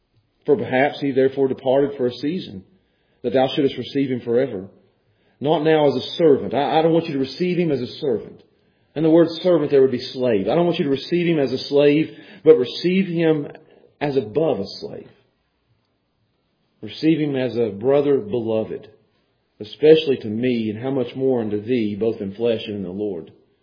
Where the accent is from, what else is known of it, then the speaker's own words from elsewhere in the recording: Pound, Virginia, United States; I grew up with people in Pound, and we're friends to this day.